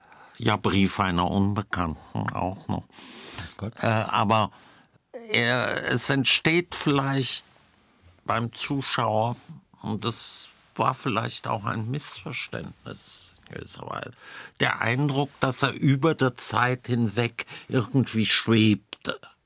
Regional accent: Frankfurt, Hesse, Germany; born there; Ich bin ja nur zufällig in Frankfurt geboren.

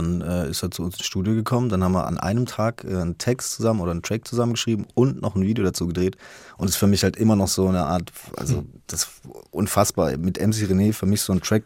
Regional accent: Haslach, Baden-Württemberg, Germany; also ich komme aus Haslach

